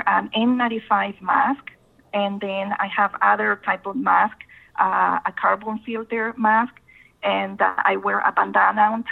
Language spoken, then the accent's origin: English; Nicaragua; moved away as an adult; now in Florida, United States; I was born in Nicaragua and raised in Nicaragua, but I have lived in the U.S. for the last 30 years, and I have lived in Southwest Florida for 20 years.